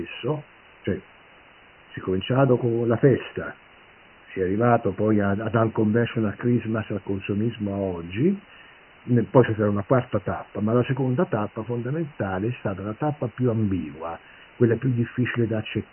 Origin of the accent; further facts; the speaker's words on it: Naples, Campania, Italy; io sono napoletano